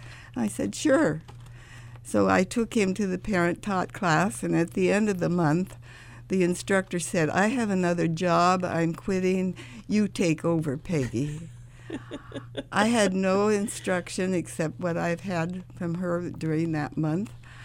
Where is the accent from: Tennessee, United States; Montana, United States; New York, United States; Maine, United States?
Montana, United States; Butte; also born or lived in Los Angeles, United States; I was born in Los Angeles, but we moved to Butte, Montana. And I grew up there, went to school there.